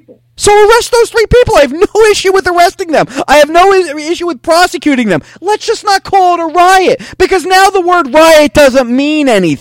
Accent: Bergenfield, New Jersey, United States; when I was growing up in Bergenfield

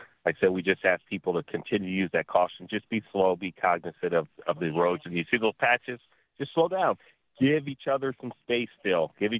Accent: Ann Arbor, Michigan, United States; You know, yeah, Ann Arbor, Ipsy area, and been here for 28 years, so I'm a Floridian now, though.

